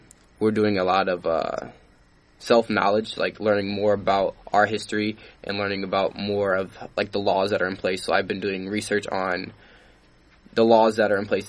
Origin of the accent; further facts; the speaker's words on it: Des Moines, Iowa, United States; So I'm from Des Moines, Iowa, so I've been born and raised there.